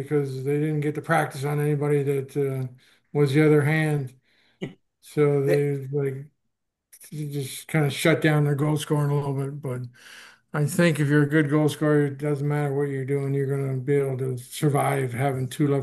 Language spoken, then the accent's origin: English; Kirkland Lake, Ontario, Canada; Growing up in Kirkland Lake, I was going to Denver University the whole time, Division One.